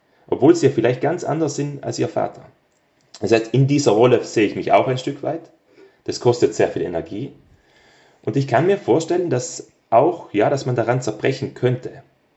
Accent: Trentino-Alto Adige, Italy

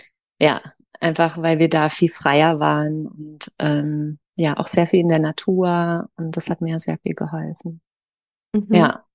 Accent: Freiburg, Baden-Württemberg, Germany; born there; ich bin jetzt 46 Jahre. Ich wohne in Freiburg ich bin in Freiburg geboren.

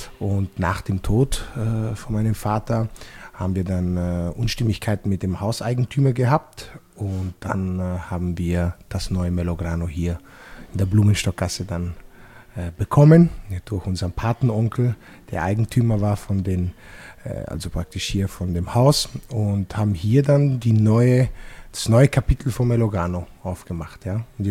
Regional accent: Munich, Bavaria, Germany; born there; Also ihr kennt München sehr gut, ich bin in München auch geboren.

